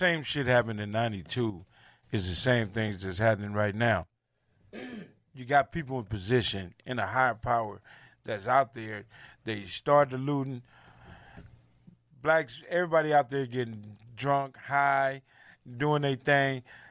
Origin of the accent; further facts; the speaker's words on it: New Jersey, United States; And I'm from New Jersey, so I know it's crazy out there, and it's crazy out here, so it's crazy.